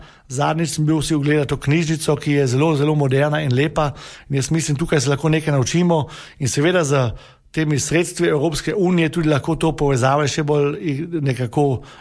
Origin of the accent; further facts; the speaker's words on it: Trögern, Carinthia, Austria; Jaz prihajam iz Kort, to je bliže Jezerskemu kot Železni kapli